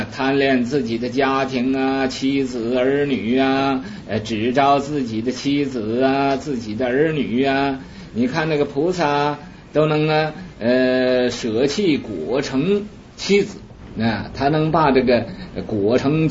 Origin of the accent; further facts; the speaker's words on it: China; 所以呀无论呢俺们是中国人呢